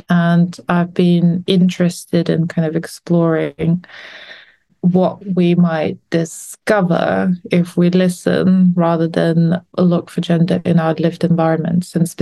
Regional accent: Lithuania; So just in the first years of independence of our country, I come from Lithuania.

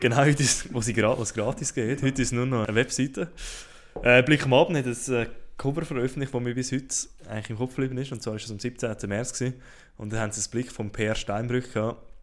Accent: Switzerland; Und darum ist mich als Schweizer gar nicht gewöhnt

